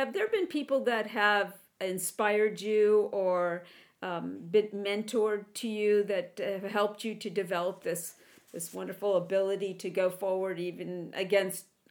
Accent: California, United States; I grew up in the San Joaquin Valley. I know how things were done.

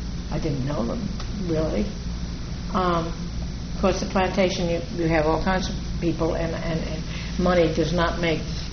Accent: Georgia, United States; now in Fernandina Beach, United States; maybe it was because I was raised on Cumberland, which was a very unusual life

